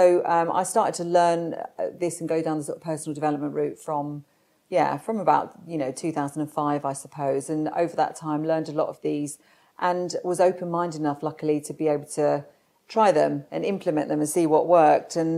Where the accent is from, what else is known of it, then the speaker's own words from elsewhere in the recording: London, United Kingdom; born there; I was born in South London and to a normal family.